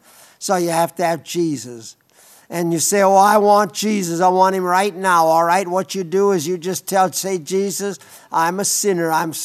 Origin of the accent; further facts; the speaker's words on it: South Dakota, United States; I was raised out in the Black Hills, and those deer, they ate pine cones and rosin and I don't know what all